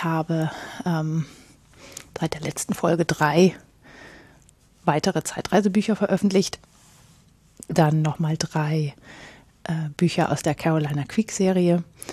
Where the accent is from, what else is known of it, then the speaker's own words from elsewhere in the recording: Northern Germany, Germany; ich komme aus Norddeutschland.